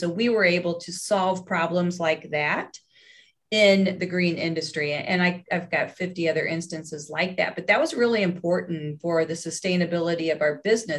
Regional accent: Indianapolis, Indiana, United States; I was born in Indianapolis, and no, I won't go all the way that far back, but I've been a lifelong Hoosier, always lived in Indianapolis.

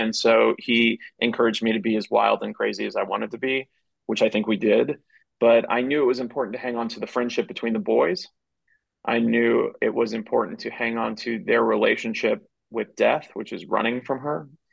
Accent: East Cobb County, Georgia, United States; I was growing up in East Cobb County, is a very wealthy sort of enclave north of Atlanta.

